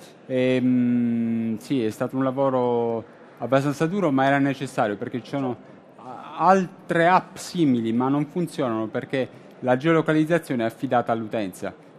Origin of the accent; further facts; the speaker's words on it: Bari, Apulia, Italy; io sono di Bari